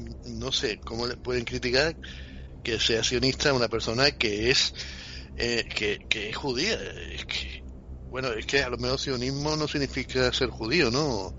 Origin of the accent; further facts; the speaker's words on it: Spain; Pues sí, nací en España, ¿qué hago? Sí. Soy español.